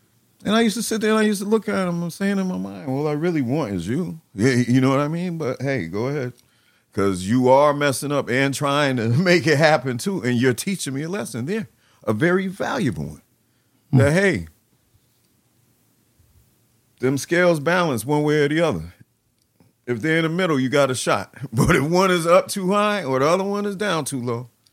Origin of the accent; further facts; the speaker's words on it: Jamaica; now in United States; When we came here from Jamaica, we first lived in West Haven, and then we moved to Marvel Road, and then we moved to Norton, and that was in 1971.